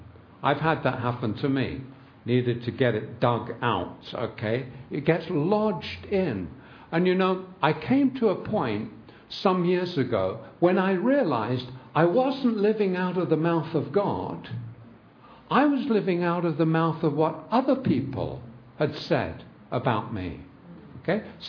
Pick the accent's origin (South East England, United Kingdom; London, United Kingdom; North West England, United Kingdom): London, United Kingdom; I grew up on the London Underground. We didn't have a car. We lived in London, and I knew every inch of the subway system in London.